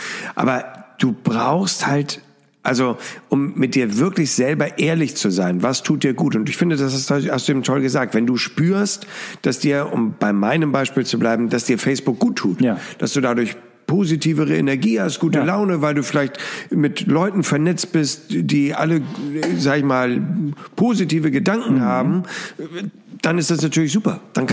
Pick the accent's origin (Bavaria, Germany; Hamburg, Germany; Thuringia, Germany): Hamburg, Germany; Aber wir in Hamburg sagen immer Chance.